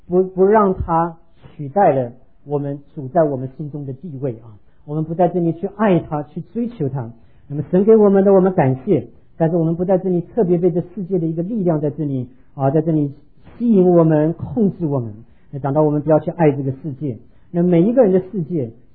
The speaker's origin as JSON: {"language": "Chinese", "region": "Tainan", "country": "Taiwan", "tie": "born or raised there", "said": "所以在我考高中的时候考上台湾那个台南第一志愿，叫台南一中啊"}